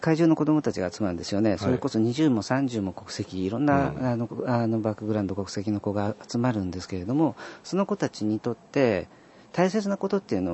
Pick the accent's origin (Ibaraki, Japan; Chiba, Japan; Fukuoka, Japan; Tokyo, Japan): Tokyo, Japan; born there; 僕は東京で生まれて、うんうん、全くその関西には縁がない人間なんですけれども